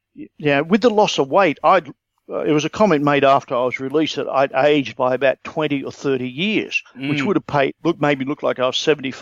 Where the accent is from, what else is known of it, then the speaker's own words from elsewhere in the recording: Australia; It's part of being Australian as well. We tend to view things that way.